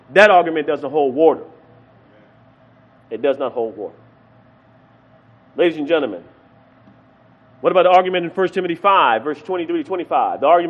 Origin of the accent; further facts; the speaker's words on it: South Carolina, United States; I'm from South Carolina. I love meat. From the rooter to the tooter.